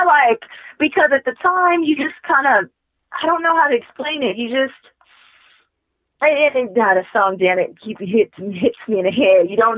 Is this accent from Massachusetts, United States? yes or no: no; Los Angeles, California, United States; You know, I grew up in South Central LA, and my mom wasn't educated, and it was just rough.